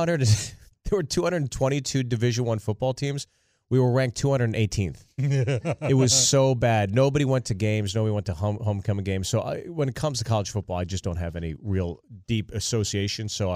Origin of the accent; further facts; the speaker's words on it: Freehold, New Jersey, United States; born there; now in Los Angeles, United States; I was born in Jersey, Freehold, New Jersey. Everybody knows that for